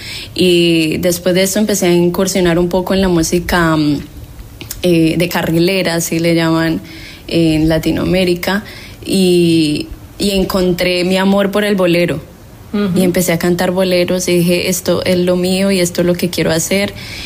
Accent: Valle del Cauca, Colombia; Soy de un pueblo muy hermoso, diría yo, el corregimiento más grande de Colombia, el corregimiento que endulza Colombia, porque allí hay dos industrias muy conocidas que son Colombina y Río Paila.

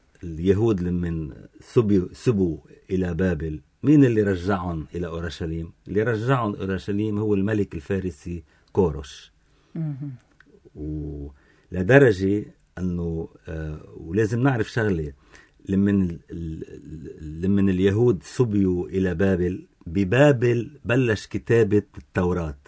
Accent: Lebanon; صار عندنا بلبنان هون

